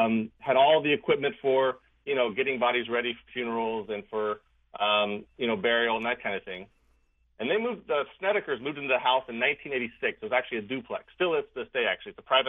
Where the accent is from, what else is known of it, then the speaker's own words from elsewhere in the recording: Maryland, United States; moved away as an adult; Well, I moved to New England and became fascinated with it. I'm from the Mid-Atlantic, from Maryland, but I moved up here in about 2008